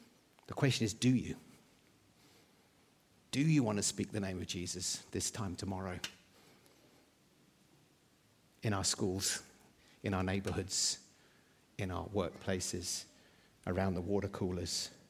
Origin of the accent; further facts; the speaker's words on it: England, United Kingdom; Actually, we got more opposition for being English at that time than for being Christians.